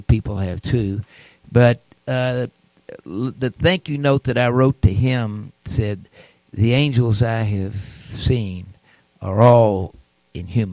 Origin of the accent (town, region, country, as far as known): Houston, Texas, United States